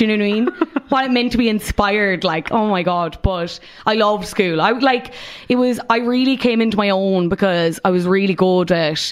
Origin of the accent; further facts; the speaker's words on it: Munster, Ireland; accent: Cork; now in Dublin, Ireland; When I go home or when I get like angry or very passionate about something, yeah, the Cork comes out.